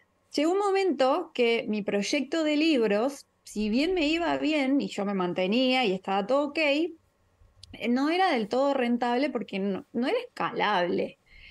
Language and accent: Spanish; Argentina